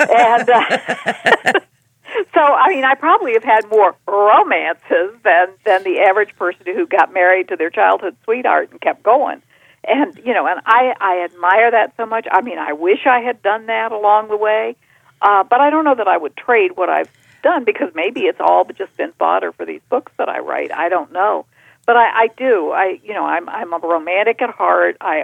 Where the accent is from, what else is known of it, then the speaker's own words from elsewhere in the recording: Virginia, United States; I did. I grew up in Virginia.